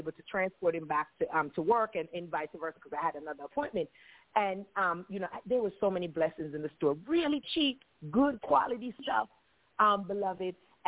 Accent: Jamaica; if it is his will, I'm Jamaican, I can't say all of those H and I together, right?

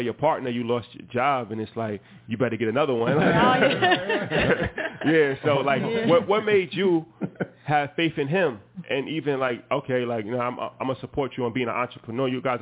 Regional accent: New York, United States; especially like we come from New York

